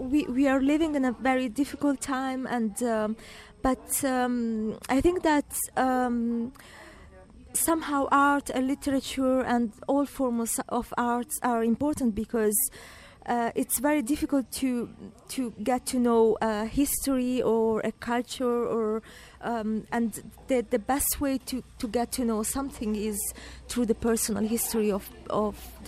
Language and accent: English; Somalia; moved away; because I grew up in Somalia and I was forced to leave the country in 1991 when the civil war started.